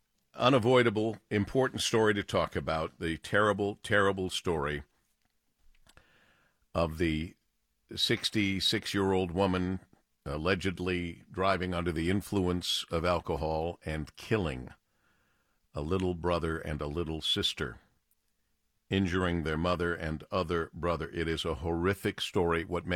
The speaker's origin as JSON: {"language": "English", "town": "Monroe", "region": "Michigan", "country": "United States", "tie": "born or raised there", "said": "from my hometown of Monroe, Michigan"}